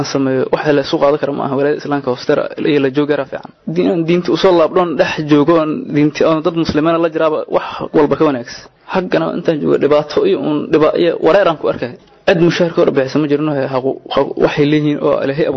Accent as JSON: {"language": "Somali", "town": "Mogadishu", "region": "Banaadir", "country": "Somalia", "said": "waxaan ka imaaday xamar"}